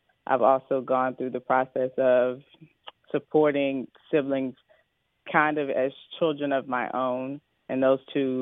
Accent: Newport News, Virginia, United States; born or raised there

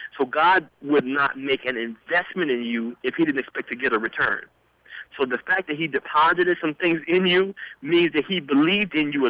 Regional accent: Memphis, Tennessee, United States; I grew up in Memphis

